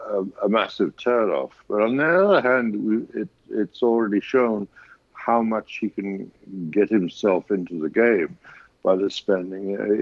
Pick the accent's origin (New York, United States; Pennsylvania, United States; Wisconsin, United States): New York, United States; New York City; Mike Bloomberg, former mayor of my hometown, is certainly, you know, behaving like a billionaire who wants to buy the election